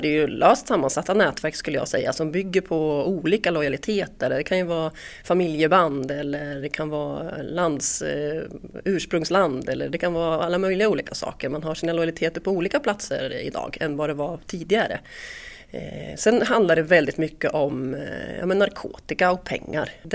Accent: Linköping, Östergötland, Sweden; Men jag är från Linköping så jag var tillbaka hit runt 2011-2012

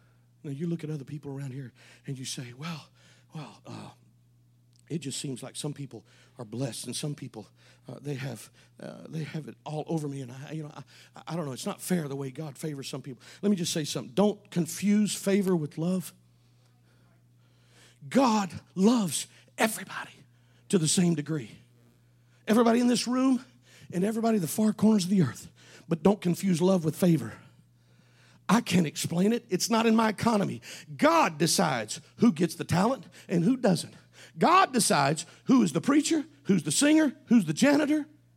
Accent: Texas, United States; I remember in Texas, growing up in North Texas, there was a young man that went to TBC, Wayne Huntley.

